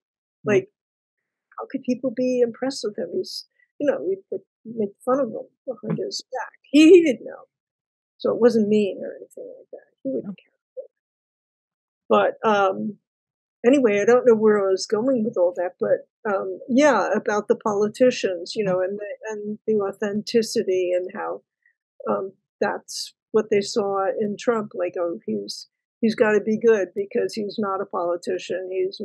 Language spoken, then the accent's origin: English; New York City, New York, United States; Now, I'm from New York City, so I remember those days where we would.